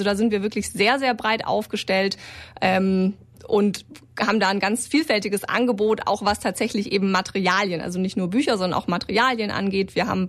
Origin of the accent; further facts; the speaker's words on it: Ulm, Baden-Württemberg, Germany; Also ich bin gebürtige Ulmerin, also so ein richtiges Ulmer Gewächs, habe hier Abitur gemacht